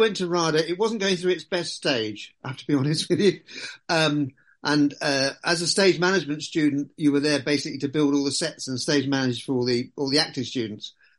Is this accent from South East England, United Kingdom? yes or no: no; London, United Kingdom; born there; I was a small town boy, although I was born in London. I was a small town boy, really.